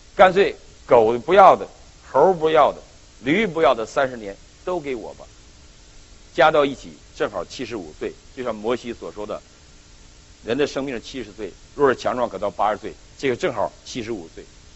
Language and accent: Chinese; Northeast China, China; 我们东北人呢，我不知道你们看过东北拉磨没有？